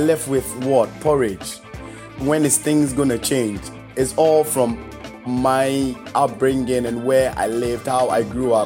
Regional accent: Ghana; You know, I come from Ghana and I come from a society where, you know, politics has been played with, corruption and, so like, growing up around very, like, political songs

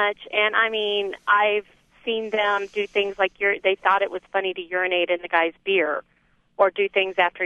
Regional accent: San Antonio, Texas, United States; Yes. I am from San Antonio, but I have family in Pennsylvania.

